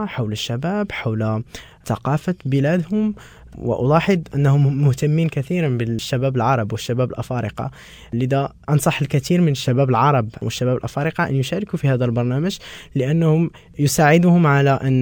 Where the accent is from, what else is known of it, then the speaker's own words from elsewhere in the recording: Morocco; ونحن كشباب مغاربة نهتم بجميع المواضيع